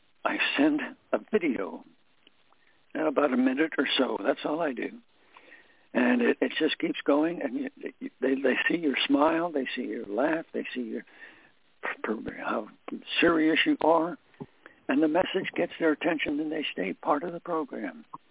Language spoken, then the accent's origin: English; Scranton, Pennsylvania, United States; And small world that it is, I'm from Scranton, Pennsylvania.